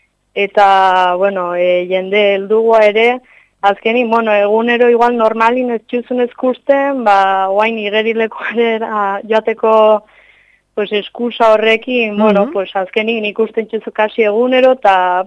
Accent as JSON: {"language": "Basque", "town": "San Sebastián", "region": "Basque Country", "country": "Spain", "said": "Bai, Donostiakoa naiz, bai."}